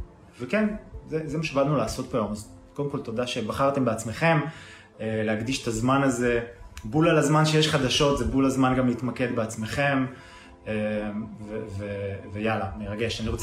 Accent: Tel Aviv, Tel Aviv District, Israel; אני מתל אביב, משדר לכם פה מהקליניקה שלי

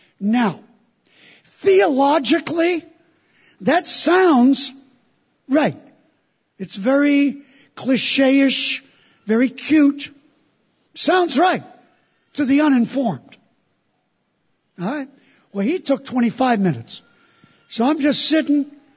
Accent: New York, United States; I said, I want to go last. I'm from New York. I got the last word.

